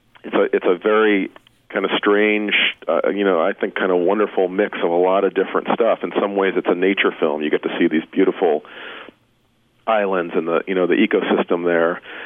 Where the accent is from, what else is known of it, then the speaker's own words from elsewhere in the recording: United States; You know, as an American, I've never really seen anything like this.